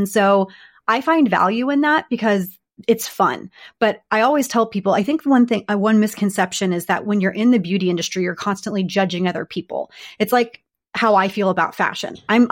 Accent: Austin, Texas, United States; oh, I grew up in Texas in the Austin area.

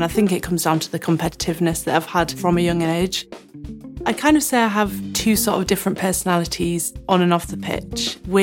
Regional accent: Scarborough, Yorkshire and the Humber, United Kingdom; I grew up in Scarborough, which is a small seaside town in North Yorkshire. I literally live about 5-10 minutes away from the beach

